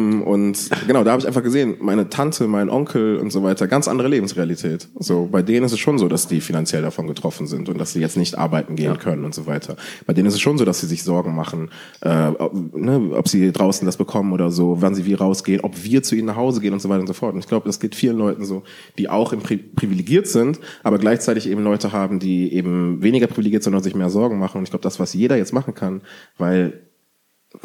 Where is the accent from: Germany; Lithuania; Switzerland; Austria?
Germany; Cologne, North Rhine-Westphalia; ich komme eigentlich aus Köln, war letztens in Köln bei meiner Familie.